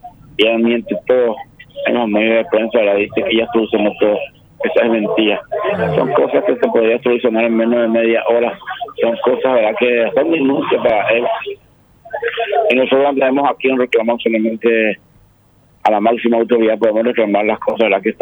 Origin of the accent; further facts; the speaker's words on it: Coronel Oviedo, Caaguazú, Paraguay; tal como nosotros somos de Coronel Oviedo.